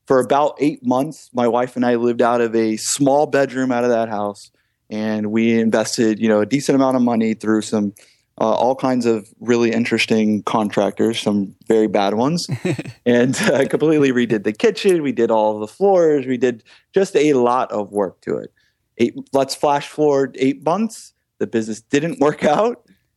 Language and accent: English; Texas, United States; moved away as an adult; So I am originally from Texas, but I moved out to California when I was 20. I'm 31 now.